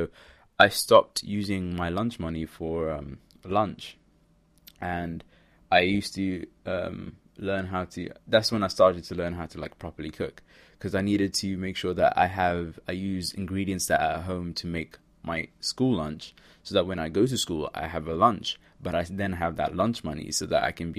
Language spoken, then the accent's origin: English; Kenya; as a Kenyan, you had to do long distance because that's what my body was built for at the time.